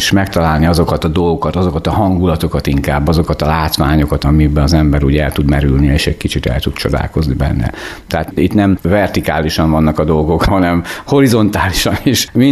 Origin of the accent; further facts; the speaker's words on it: Püspökladány, Hajdú-Bihar, Hungary; Egyébként nem Kiskunságon születtem, én Hajdú-Bihar megyei vagyok, Püspökladányban nőttem föl, majd középiskola után Szegedre kerültem a tanárképző főiskolára